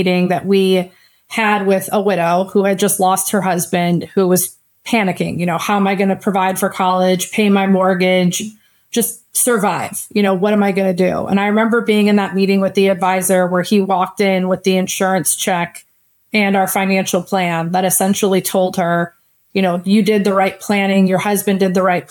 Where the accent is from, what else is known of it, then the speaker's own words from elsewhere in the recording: Midwest, United States; now in California, United States; I'm from the Midwest and did not want to go back to the cold weather.